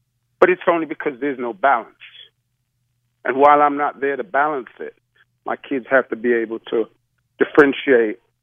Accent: London, United Kingdom; now in United States; I grew up in London, England. And I came to the United States in 1976. I'm a construction worker.

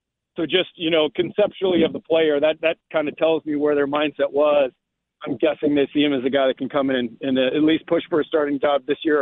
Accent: Michigan, United States; I'm visiting my parents right now. This is my home state.

